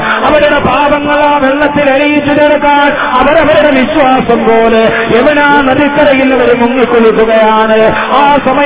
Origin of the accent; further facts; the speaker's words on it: Thodupuzha, Kerala, India; സഹോദരങ്ങളെ, എന്റെ സ്വദേശമായ ഇടുക്കി ജില്ലയിലെ തൊടുപുഴയിൽ 144 പ്രഖ്യാപിച്ചിരിക്കുകയാണിത്.